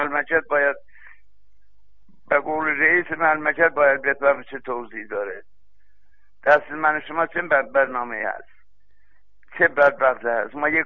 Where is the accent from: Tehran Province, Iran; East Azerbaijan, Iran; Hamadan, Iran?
East Azerbaijan, Iran; Mianeh; من آذری هستم خودم، شهرستان میانه.